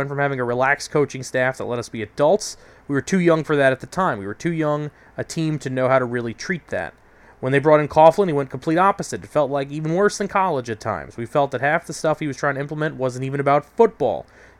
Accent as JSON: {"language": "English", "region": "New York", "country": "United States", "tie": "born or raised there", "said": "Look, as a New Yorker and as growing up as a New York Giants fan"}